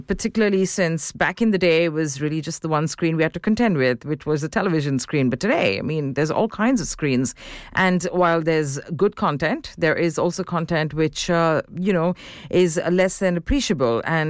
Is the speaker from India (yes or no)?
yes; Delhi, India; I know I'm from Delhi, India